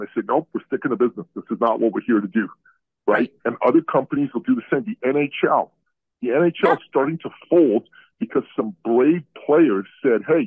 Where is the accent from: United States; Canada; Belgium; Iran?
Iran; moved away; Look, I'm an immigrant from Iran.